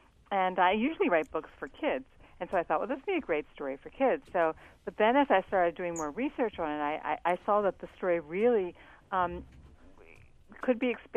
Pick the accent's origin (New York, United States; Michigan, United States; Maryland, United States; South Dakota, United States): Maryland, United States; Baltimore; I grew up in Baltimore. I went to Western High School, and I actually lived not far as a child from Gwin Oak Amusement Park, out in Hunting Ridge, out Edmondson Avenue.